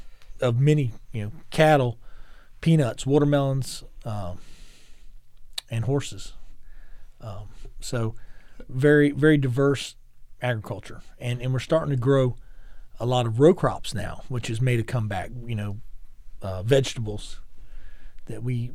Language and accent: English; the South, United States; But growing up in the South, you know, everybody who was older than you was either sir or ma'am or aunt or uncle.